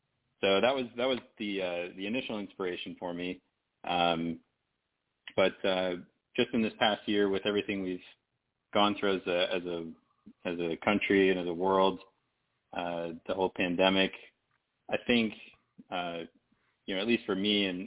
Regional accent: Kansas City, Missouri, United States; moved away as an adult; now in Clearwater, United States; I grew up and raised in Kansas City, Missouri. I still very much consider myself a KC boy, but at the same time, I lived out here in Florida. I'm in Clearwater, Florida.

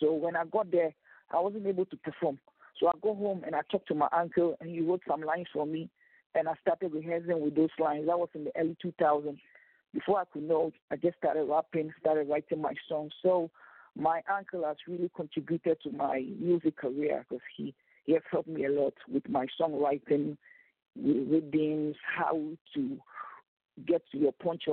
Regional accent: Ghana; I'm from West Africa, Ghana, a peaceful, loving, friendly nation.

